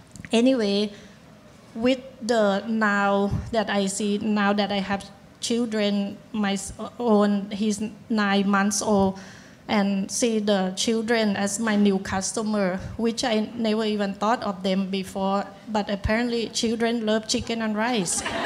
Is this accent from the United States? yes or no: no; Bangkok, Thailand; where I grew up in Bangkok